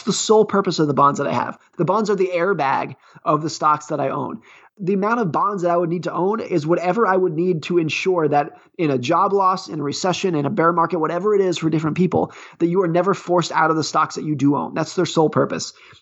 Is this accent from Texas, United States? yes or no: no; Lake Tahoe, California, United States; So I grew up ski racing in Lake Tahoe, California.